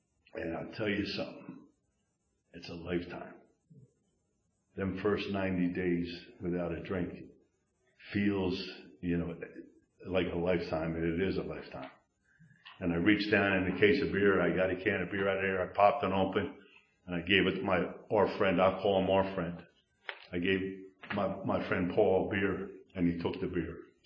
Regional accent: Philadelphia, Pennsylvania, United States; I grew up in Southwest Philly. I leave my house. It's in the city.

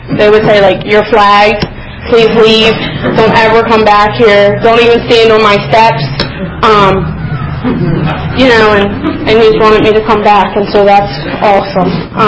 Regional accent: Philadelphia, Pennsylvania, United States; I grew up in West Philadelphia, and, you know, like, I had this really awesome set of friends, and I just never felt right.

